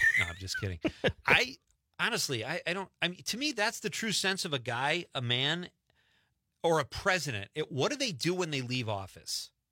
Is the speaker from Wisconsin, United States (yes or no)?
yes; Marinette, Wisconsin, United States; a guy from my hometown, Marinette, Wisconsin, is one of the creators